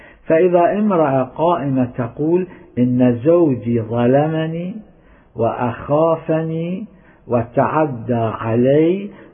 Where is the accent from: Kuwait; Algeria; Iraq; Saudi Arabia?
Iraq; كان عندنا في العراق